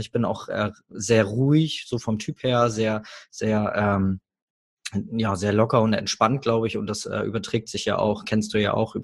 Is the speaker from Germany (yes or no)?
yes; Hamburg, Germany; Du musst dir vorstellen, ich komme aus Hamburg